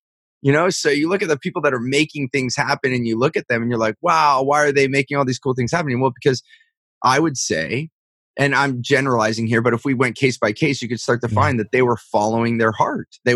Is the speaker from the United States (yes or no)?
yes; California, United States; because I grew up in Silicon Valley and it's fast paced, right?